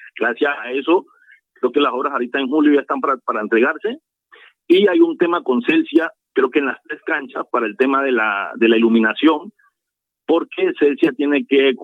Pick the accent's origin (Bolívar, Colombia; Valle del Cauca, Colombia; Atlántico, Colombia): Valle del Cauca, Colombia; Buenaventura; Y efectivamente yo soy de Buenaventura, amo Buenaventura